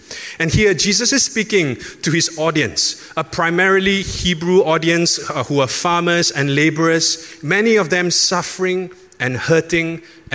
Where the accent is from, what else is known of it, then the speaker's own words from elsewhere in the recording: Peninsular Malaysia, Malaysia; I'm from West Malaysia.